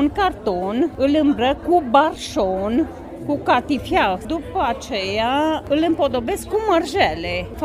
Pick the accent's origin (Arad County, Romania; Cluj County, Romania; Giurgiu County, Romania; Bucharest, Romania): Cluj County, Romania; Morlaca; Muruna la noi în sat, la Morlaca, se purta doar de fete nemăritate.